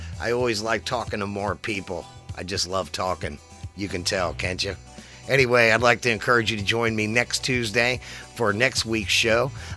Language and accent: English; Cincinnati, Ohio, United States; Again, we're from Cincinnati, Ohio, the home of the Cincinnati Bengals.